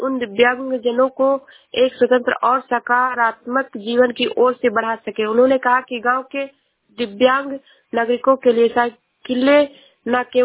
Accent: Shravasti, Uttar Pradesh, India; मैं जिला श्रावस्ती से हूँ।

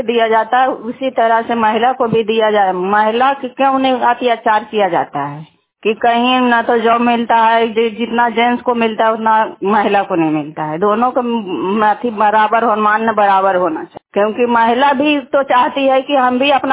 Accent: Narhiganj, Bihar, India; मैं नवादा जिला के रहने वाली हूँ, नारजीगंज ब्लॉक है।

